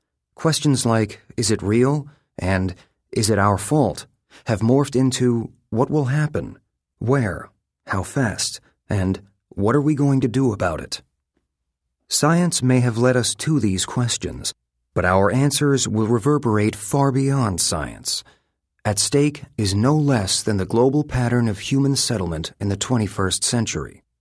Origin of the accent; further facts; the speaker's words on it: California, United States; In my home state of California, Republican Governor Arnold Schwarzenegger asserted